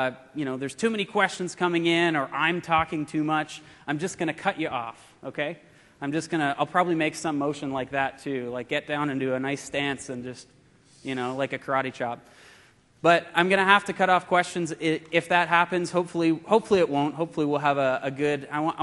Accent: Canada; I am Canadian.

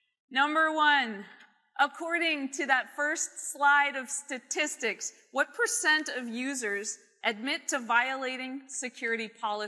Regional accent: Canada; now in United States; so I'm Canadian and American now

